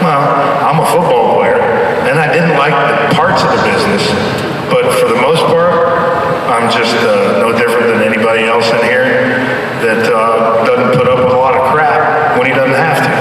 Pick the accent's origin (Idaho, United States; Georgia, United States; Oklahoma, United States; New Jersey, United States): Oklahoma, United States; Tulsa; also born or lived in California; I'm from Tulsa, Oklahoma. Grew up there 17 years.